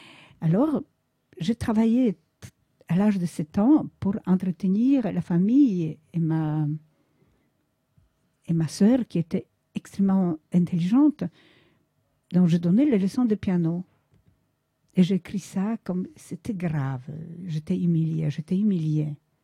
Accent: Poland; French is a second language; Dans ma jeunesse en Pologne

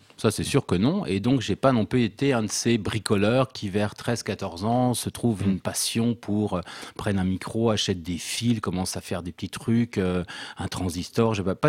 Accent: Strasbourg, Grand Est, France; je suis de Strasbourg

